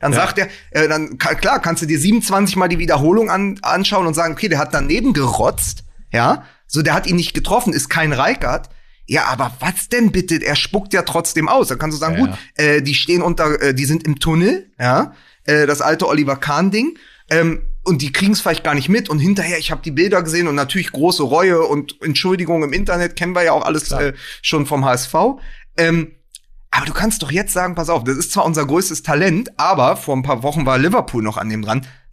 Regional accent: Berlin, Germany; als Berliner

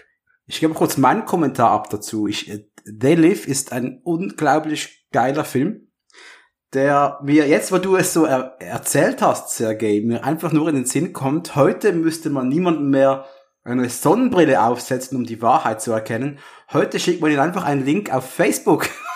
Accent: Switzerland; Das war als Schweizer immer sehr spaßig.

